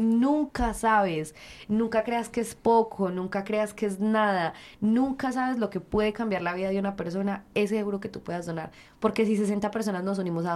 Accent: Colombia; moved away; como colombianos en el exterior

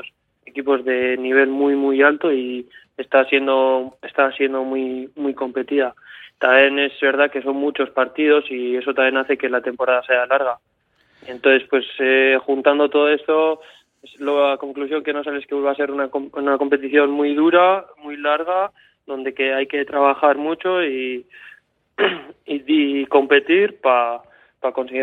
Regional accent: Durango, Basque Country, Spain; de Durango, soy un chaval de 23 años y es verdad que todavía soy joven

